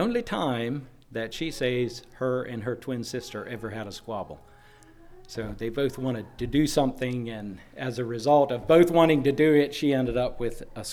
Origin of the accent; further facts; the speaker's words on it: North Carolina, United States; Reuben was correct that we are from North Carolina, from a new congregation.